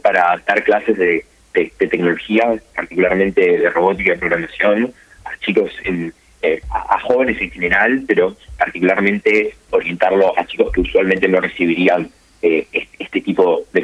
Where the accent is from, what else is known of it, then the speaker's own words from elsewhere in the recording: Argentina; Soy el único de Latinoamérica y el único de Argentina también.